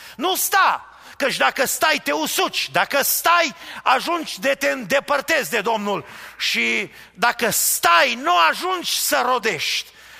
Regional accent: Arad County, Romania; Știți cum a fost satul meu natal, județul Arad?

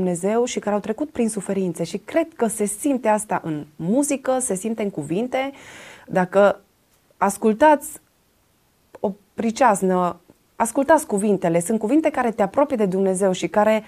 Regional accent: Romania; Noi suntem români, români de când suntem

